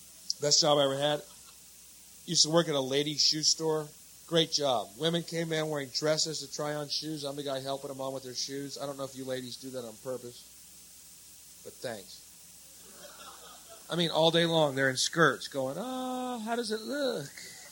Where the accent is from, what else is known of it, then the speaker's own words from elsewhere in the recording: Houston, Texas, United States; So what'd you do while you're in Houston? That's where I'm from. That's my hometown, man. I grew up there.